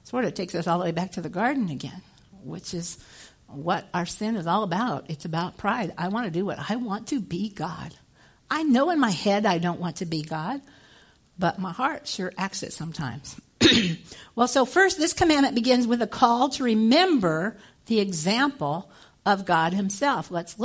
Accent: Midwest, United States; Maybe no, I was raised in the Midwest.

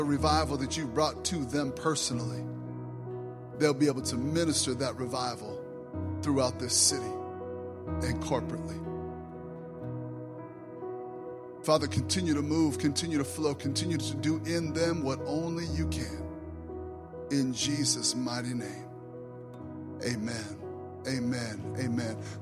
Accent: Hastings, Nebraska, United States; moved away; And so I grew up in Nebraska. I didn't do very good in church in Nebraska. In fact, I'm from Hastings

